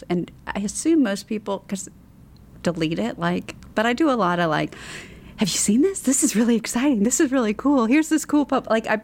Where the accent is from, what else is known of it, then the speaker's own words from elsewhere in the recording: North Carolina, United States; also born or lived in Spain; I was born in Spain, so but Eastern North Carolina.